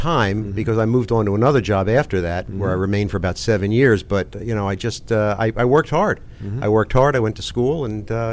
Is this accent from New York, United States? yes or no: no; Philadelphia, Pennsylvania, United States; I grew up in Northeast Philadelphia around Welsh and the Boulevard.